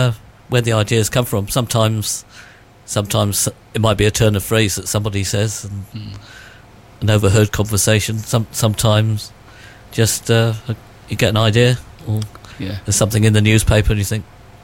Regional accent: Aldershot, South East England, United Kingdom; Well, really, I come from Aldershot originally

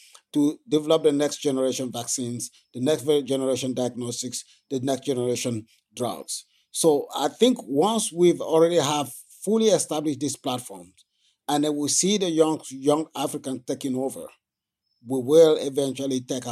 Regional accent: Cameroon; I grew up in Cameroon, a very rural place in Cameroon

